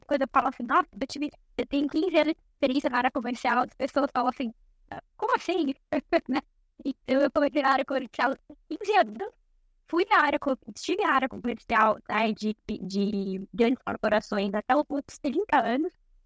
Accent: São Paulo, Brazil; also born or lived in Ireland; Sou paulista, né? Paulistana, na verdade, de São Paulo. Tive a oportunidade de morar em outro país, né? Na Irlanda, na Europa. Morei também em Canal.

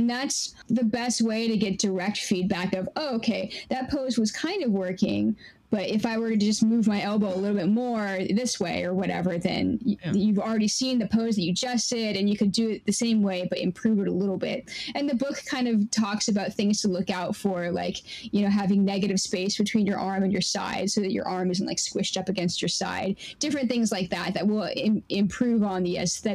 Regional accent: Seattle, Washington, United States; So I'm from Seattle. So I drove from Seattle down to Portland to meet her.

